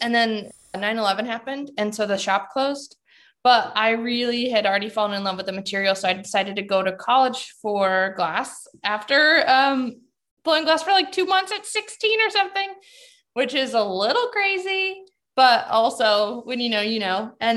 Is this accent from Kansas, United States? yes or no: yes; Kansas, United States; now in Arlington, United States; I live in Arlington, Washington now, and I grew up in Kansas, but I moved out to the Pacific Northwest to work in glass.